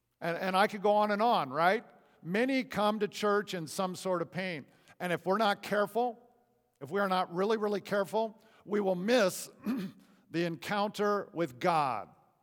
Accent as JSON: {"language": "English", "region": "California", "country": "United States", "tie": "born or raised there", "said": "You know, I don't often say it, but I grew up in California. Did you know that?"}